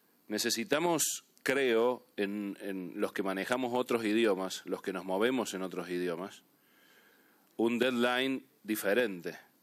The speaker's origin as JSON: {"language": "Spanish", "country": "Argentina", "said": "vengo desde el fin del mundo, de Argentina. Soy miembro de ALAC"}